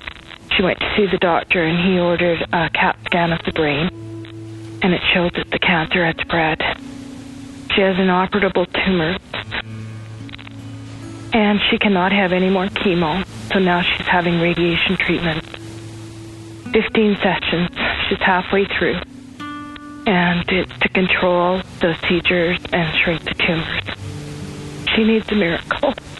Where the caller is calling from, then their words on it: British Columbia, Canada; I'm calling from British Columbia, Canada.